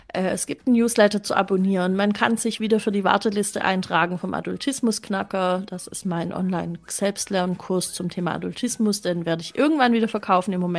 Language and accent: German; Baden-Württemberg, Germany; ich komm aus dem Schwabenland. Bei uns ist BEP ein Kleber.